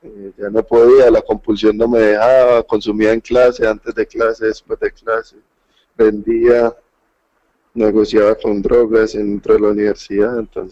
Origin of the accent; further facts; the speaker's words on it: Medellín, Antioquia, Colombia; soy adicto, soy de Colombia, Medellín, Colombia